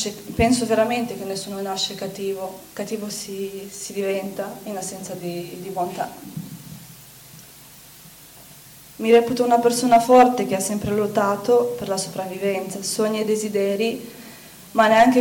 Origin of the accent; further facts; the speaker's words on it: Romania; ho 24 anni, come ha detto prima ci siamo sposati da poco, sono rumena, provengo da una famiglia povera